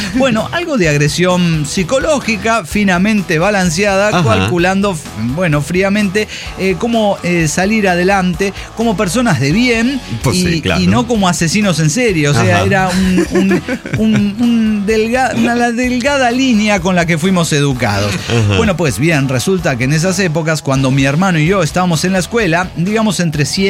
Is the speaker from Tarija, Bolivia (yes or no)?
yes; Tarija, Bolivia; Soy el rosonero de Guadalquivir, de Tarija, Bolivia.